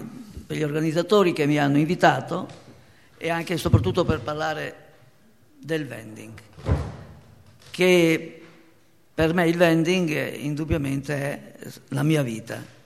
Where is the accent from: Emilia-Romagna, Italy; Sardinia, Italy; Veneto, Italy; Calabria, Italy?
Emilia-Romagna, Italy; Carpi; io sono Emiliano, vengo da Carpi